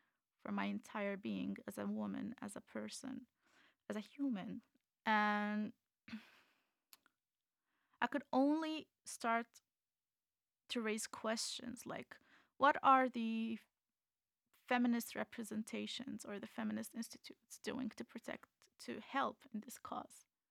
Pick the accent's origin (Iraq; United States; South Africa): Iraq; because I'm a refugee from Iraq